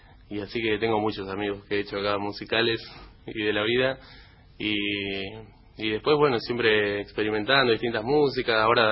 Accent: Las Heras, Argentina; yo soy de Las Heras, mando un saludo a toda la gente de Las Heras, que es un pueblo acá a 100 kilómetros y de donde estamos viviendo hace un par de meses.

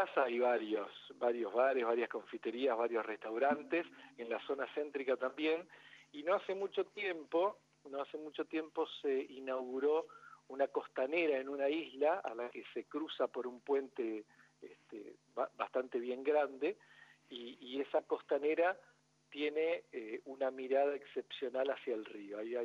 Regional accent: Concepción del Uruguay, Entre Ríos, Argentina; Soy de acá, de Concepción del Uruguay

